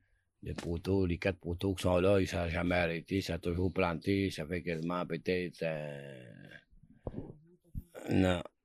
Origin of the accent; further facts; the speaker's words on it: Lac-Simon, Quebec, Canada; puis je suis originaire de Lac-Simon, puis Atikamekw.